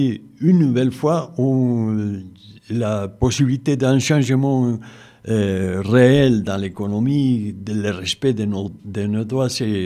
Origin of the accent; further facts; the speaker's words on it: Puno, Peru; c'est ma région d'origine, la région de Puno, la région de l'Altiplano, la région Quechua Aymara, la frontière avec la Bolivie, là où il y a les lacs Titicaca